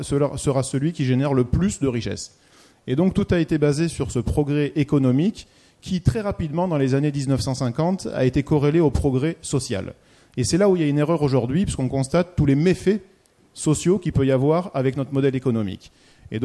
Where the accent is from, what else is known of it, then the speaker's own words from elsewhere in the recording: France; en tant que Français et Européen.